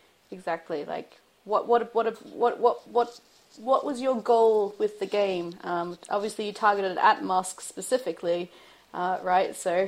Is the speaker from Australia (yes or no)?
yes; Australia; now in United Kingdom; I'm an immigrant to the UK, so I'm from Australia originally